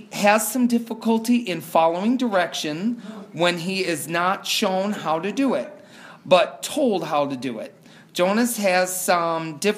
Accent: Rockford, Illinois, United States; So I grew up in the Midwest in Rockford, Illinois, which is outside of Chicago.

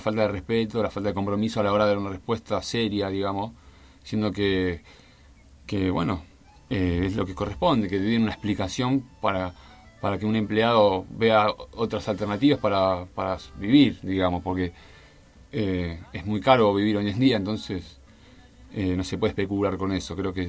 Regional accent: Argentina; cómo nos recibieron como argentinos.

